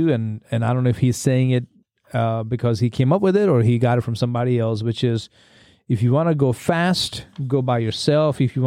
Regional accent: India; now in Henderson, United States; I'm from India, living in the southern part of the United States in North Carolina, in Henderson, which is a black and white community.

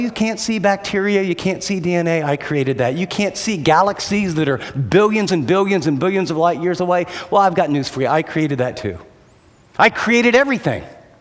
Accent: United States; I grew up in America, I'm telling Frank.

